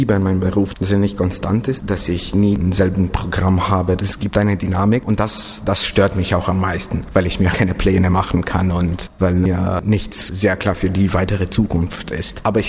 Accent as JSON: {"language": "German", "town": "Timișoara", "region": "Timiș County", "country": "Romania", "said": "Das ist ähnlich wie bei uns in Temeswar im Projektzentrum, aber auf so Breite."}